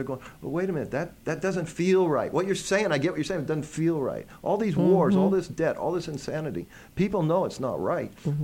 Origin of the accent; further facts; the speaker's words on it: Midwest, United States; when I grew up in the Midwest, you move into a new house, everybody brings you cake and cookies.